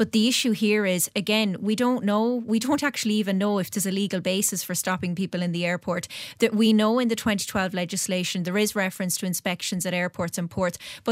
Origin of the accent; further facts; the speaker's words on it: Connacht, Ireland; I come from Roscommon, Galway